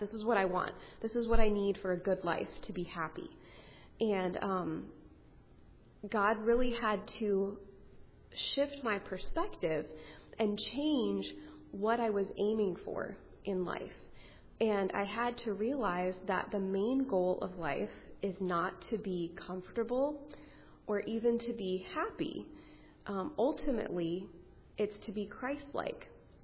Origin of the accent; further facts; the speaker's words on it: Hong Kong; I grew up in Hong Kong, and I really loved growing up in Hong Kong.